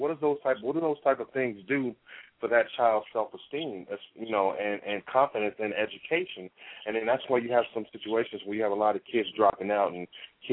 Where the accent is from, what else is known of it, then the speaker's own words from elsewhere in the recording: Chicago, Illinois, United States; I know when I was growing up in Chicago, you know, in Illinois, I remember those standardized tests.